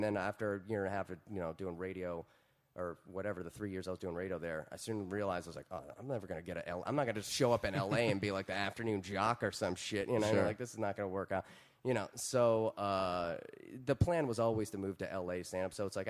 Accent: Virginia, United States; also born or lived in Washington, D.C. / Baltimore; I grew up in Virginia.

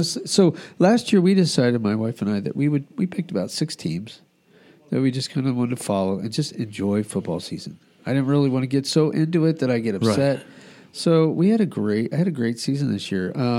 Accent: Albuquerque, New Mexico, United States; I grew up in Albuquerque.

